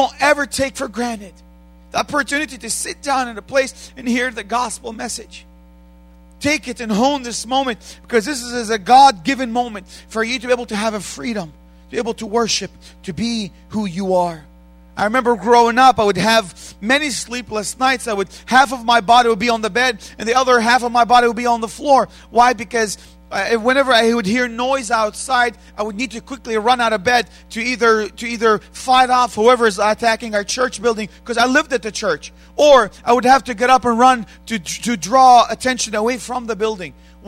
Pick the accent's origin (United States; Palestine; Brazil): Palestine; Bethlehem, West Bank; English is a second language; moved away as an adult; also born or lived in Jerusalem; I was born in Jerusalem, and I grew up in the birth city of Jesus Christ, Bethlehem. I came from Israel just a few weeks ago, traveling in the U.S. for a short time